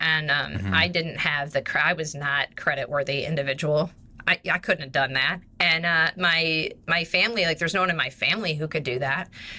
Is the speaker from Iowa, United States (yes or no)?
yes; Iowa, United States; also born or lived in Minnesota; I tell people I grew up in Iowa and Minnesota because I grew up, he was in Minnesota, she was in Iowa, but only about 70 miles from each other.